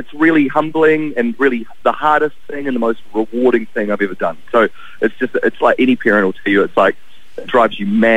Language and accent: English; Wellington, New Zealand; We're from Wellington, but Christchurch is a big part of our story.